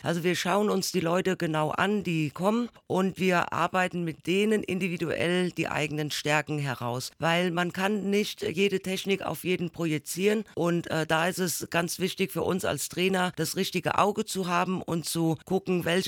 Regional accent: Rhineland-Palatinate, Germany; ich komme aus Rheinland-Pfalz

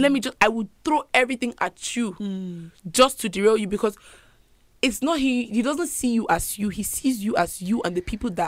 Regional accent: Nigeria; now in United Kingdom; because also I'm Nigerian, I don't have a British passport

